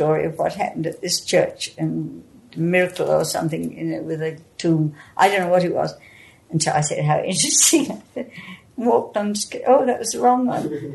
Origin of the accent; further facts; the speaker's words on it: India; You see, I came from India, and Elizabeth took me into her house.